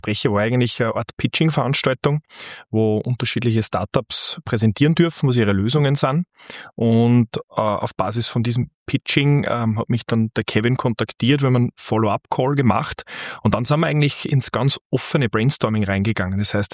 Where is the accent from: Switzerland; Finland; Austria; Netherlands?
Austria; Upper Austria; bei uns in Oberösterreich